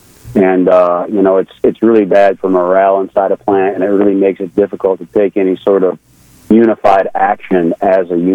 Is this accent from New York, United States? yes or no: no; Flint, Michigan, United States; You see, I was born in Flint, Michigan. I spent most of my life in Flint, Michigan